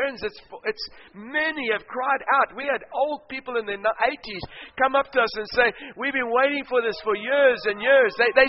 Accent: Australia; I was visiting from Australia

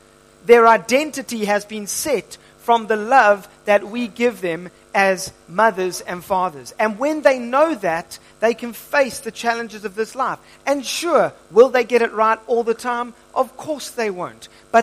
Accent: United Kingdom; I come from British blood, not so much Norwegian, you know, the Viking blood, the Northern European blood, which they wipe out pretty much anything in their path. But us Brits are just clever, right, Dave?

